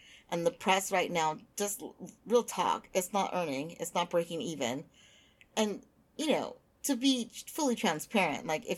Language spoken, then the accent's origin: English; United States; like, I'm American, so I deal in acres.